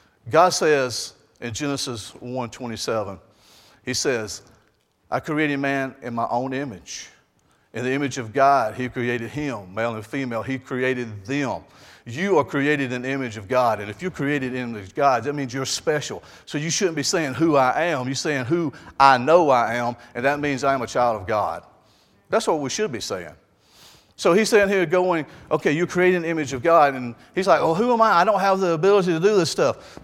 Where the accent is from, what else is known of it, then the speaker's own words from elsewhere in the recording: Alabama, United States; Even though I am from Alabama, we did have dirt roads, but we did have paved roads, and we had indoor plumbing, and we wore shoes.